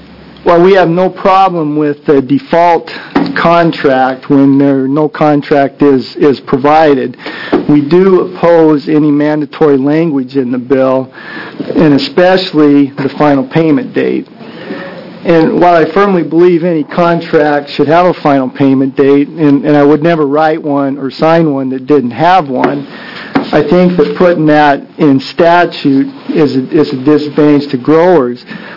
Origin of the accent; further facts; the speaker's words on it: La Grande, Oregon, United States; I'm from the Grand Area, Union County.